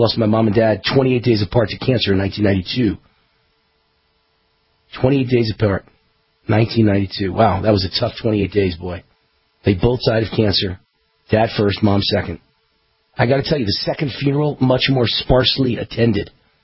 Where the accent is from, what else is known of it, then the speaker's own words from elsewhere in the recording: United States; I'm American-made, and I'm proud of it